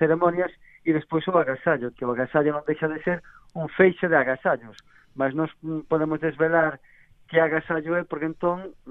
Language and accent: Galician; Galicia, Spain